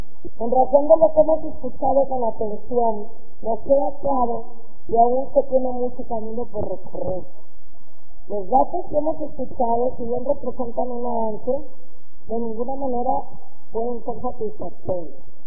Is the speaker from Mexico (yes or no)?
yes; Acaponeta, Nayarit, Mexico; Yo deseo dar resultados en mi zona norte, que yo soy de Acaponeta, lo repito